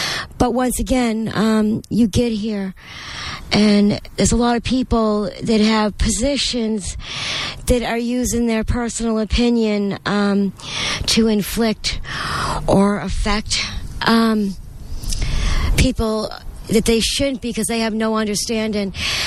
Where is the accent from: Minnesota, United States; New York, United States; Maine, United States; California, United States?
Maine, United States; because I was from Maine, East Coast. I was fresh meat.